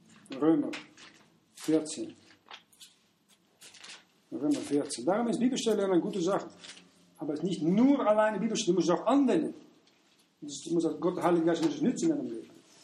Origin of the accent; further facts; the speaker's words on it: Netherlands; Wenn ich nach als Niederländer muss ich mein Land vertreten